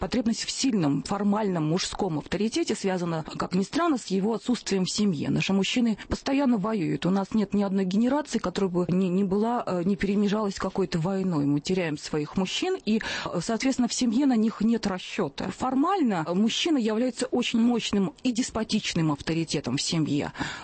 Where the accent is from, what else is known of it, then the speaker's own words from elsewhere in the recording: Ukraine; Я сама из Украины